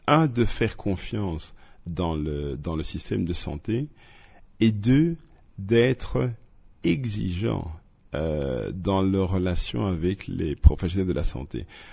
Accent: DR Congo; chez nous en RDC

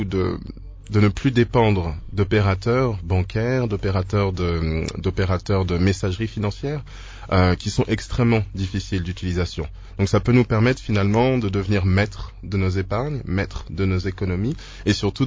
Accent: DR Congo; moved away; je suis un Congolais de la diaspora qui est rentré en RDC il y a 2 ans.

